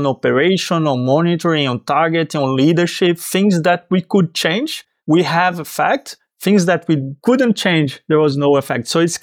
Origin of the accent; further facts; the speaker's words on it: Recife, Pernambuco, Brazil; English is a second language; in my hometown, my state, actually, Recife, which is the most beautiful city in the world